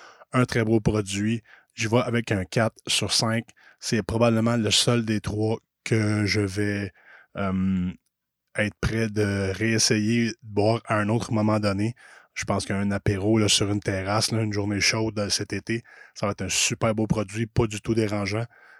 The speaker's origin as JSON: {"language": "French", "region": "Quebec", "country": "Canada", "tie": "born or raised there", "said": "encore une fois, dans ma région natale de Brome-Missisquoi"}